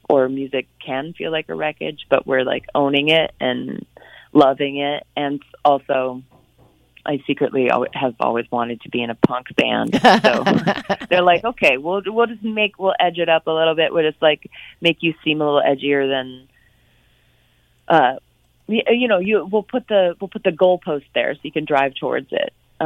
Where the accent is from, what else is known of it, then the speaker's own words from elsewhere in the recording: Tracy, California, United States; And I grew up in Tracy, California, and they had this little community access TV show.